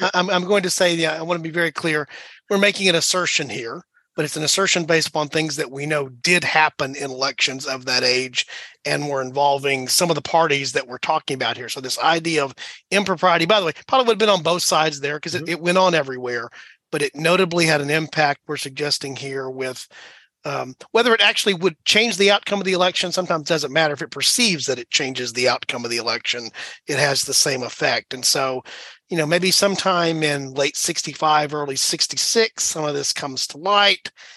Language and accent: English; Texas, United States; I am a Texan and he is too, Chris